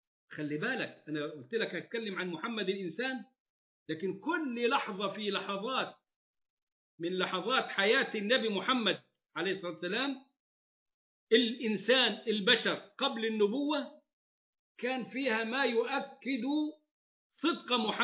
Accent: Egypt; وتسمع عنها ويعملوا لها فيلم عندنا في مصر

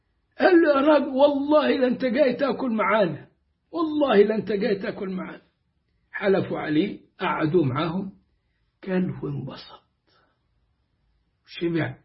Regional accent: Egypt; accent: Egyptian; اسمه عم محمد بلهجتنا المصرية

